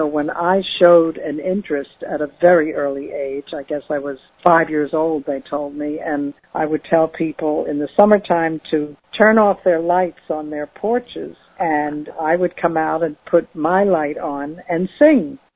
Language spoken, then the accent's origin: English; Philadelphia, Pennsylvania, United States; I was born in Philadelphia. My parents were born in Philadelphia. My brothers were born in Philadelphia. My cousins, my aunts and uncles, we are all Philadelphia natives. And just growing up in Philadelphia alone is like growing up in a major song fest.